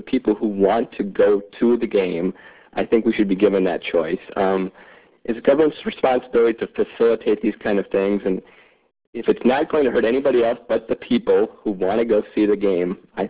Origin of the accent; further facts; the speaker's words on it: Cannon Falls, Minnesota, United States; from Cannon Falls